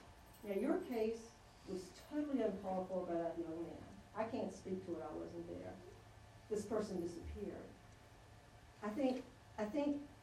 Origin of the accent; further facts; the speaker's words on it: Amherst, United States; In my youth, I grew up in Amherst.